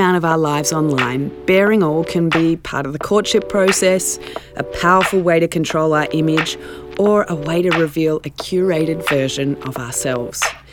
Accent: Melbourne, Victoria, Australia; now in New York, United States; There's been some amazing innovations coming right out of Melbourne, my hometown, where the world's first sex toy design course was placed in university.

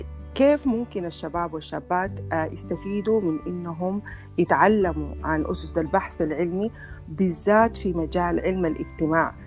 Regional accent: Sudan; احنا كلنا بنفخر به كسودانيين

